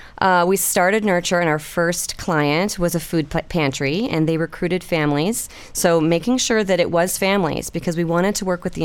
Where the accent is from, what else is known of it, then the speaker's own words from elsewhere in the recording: Evanston, Illinois, United States; Yes, I grew up in Evanston.